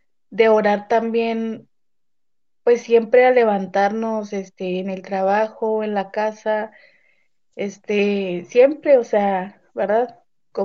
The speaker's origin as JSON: {"language": "Spanish", "town": "Camargo", "region": "Chihuahua", "country": "Mexico", "tie": "born or raised there", "said": "yo nací aquí en Chihuahua, pero por cosas así de la vida, me fui a vivir a Camargo. Mis papás, yo he sido de una familia católica desde pequeña."}